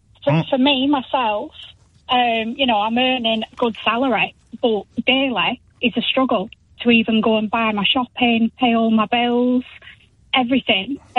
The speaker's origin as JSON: {"language": "English", "town": "Burnley", "region": "North West England", "country": "United Kingdom", "said": "Every single place that you go into a local town, I'm from Burnley"}